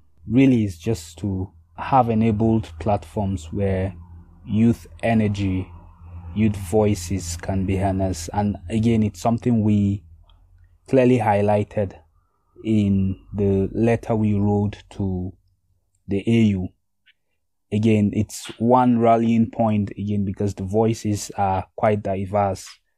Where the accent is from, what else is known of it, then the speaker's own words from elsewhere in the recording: Nigeria; I am coming from Nigeria, and we have diverse young people, and we have common issues.